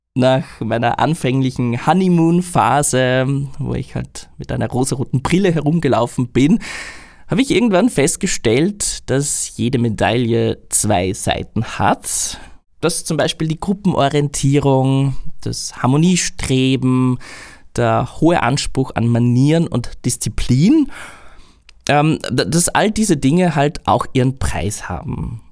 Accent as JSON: {"language": "German", "country": "Austria", "lives_now": "Japan", "said": "ob ich denn diesen Podcast dann in Österreich weiterführen werde, als Ösi in Österreich oder wie?"}